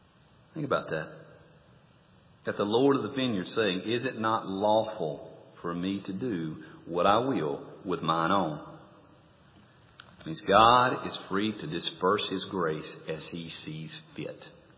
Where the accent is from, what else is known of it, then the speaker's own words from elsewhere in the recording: Mississippi, United States; I can remember growing up in May. May is when we cut our hay in South Mississippi.